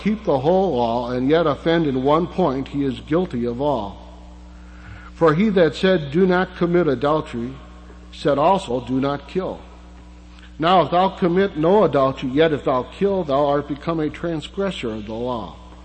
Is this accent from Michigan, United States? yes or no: no; Pennsylvania, United States; The fact that this happened in Pennsylvania, my home state, instead of Mayberry, North Carolina